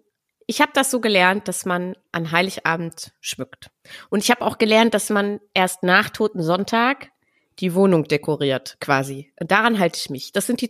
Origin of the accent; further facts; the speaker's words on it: Braunschweig, Lower Saxony, Germany; Ich bin bei uns in Braunschweig, heißt das Ganze ja Braunkohl